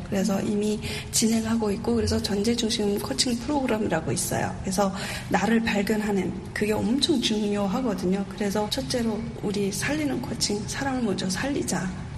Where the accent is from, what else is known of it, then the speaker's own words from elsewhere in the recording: North Korea; moved away; 통일된 다음에 북한 땅에 내 고향에 오히려 북한을 떠나서 밝은 세상에서 살면서